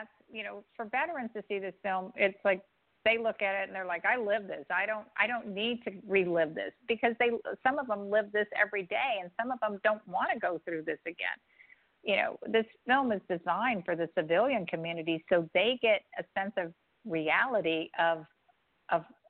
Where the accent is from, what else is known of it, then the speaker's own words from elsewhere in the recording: San Diego, California, United States; I'm from San Diego. You know, that's where we were stationed.